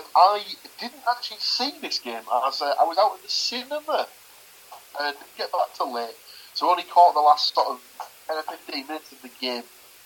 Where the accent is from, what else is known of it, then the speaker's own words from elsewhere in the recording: England, United Kingdom; Obviously, being English, I've learned to accept that penalties are just the natural progression of life